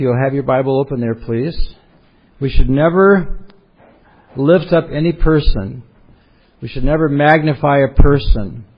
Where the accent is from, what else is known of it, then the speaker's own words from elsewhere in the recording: Michigan, United States; also born or lived in Wisconsin / Minnesota; I did not want to come here because I was from Michigan, Wisconsin, Minnesota. I was from towns of 15,000 people. I was from small little towns, and New York City is a big place.